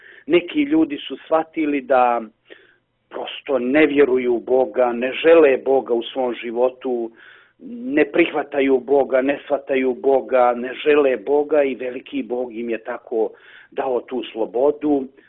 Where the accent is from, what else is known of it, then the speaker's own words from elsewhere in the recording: Montenegro; pita nas odakle ste, iz Crne Gore